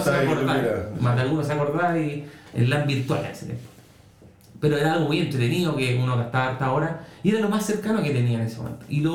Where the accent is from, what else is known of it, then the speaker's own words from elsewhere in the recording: Santiago, Santiago Metropolitan Region, Chile; also born or lived in Quilpué / Viña del Mar / Concón; now in Villa Alemana, Chile; Pero he vivido, bueno, nací en Santiago, viví en Santiago, viví en Quilpué, viví en Viña, viví en Concord. ¿Ah? Y ahora último vivo ya, eché raíces en Villa Alemana.